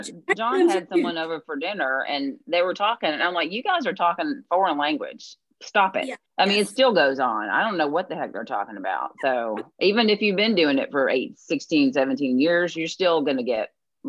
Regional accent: Tennessee, United States; still where I worked in Nashville. And then we didn't leave that area until 2011. So I never left my hometown until we went to the War College in Rhode Island.

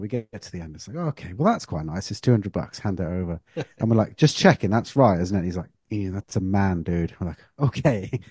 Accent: United Kingdom; I can't deal with this because I'm British.

